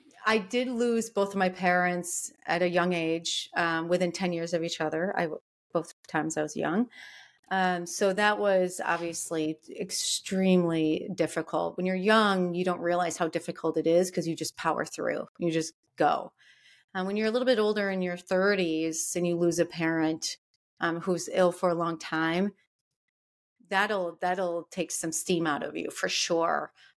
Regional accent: Michigan, United States; I was from Michigan. I was extremely naive. I was just like this little girl from a small, you know, Lake Michigan town.

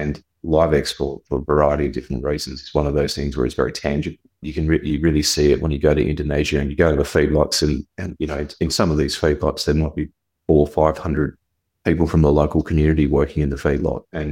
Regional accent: Queensland, Australia; born there; But to me, I'm a Queenslander by birth

